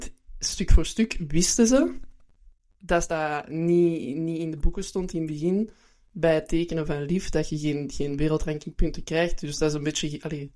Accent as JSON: {"language": "Dutch", "country": "Belgium", "said": "ook voor ons als Belgen."}